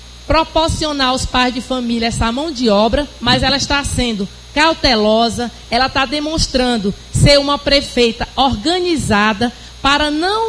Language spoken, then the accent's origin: Portuguese; Maranhão, Brazil; now in Piauí, Brazil; sou maranhense, mas moro no Piauí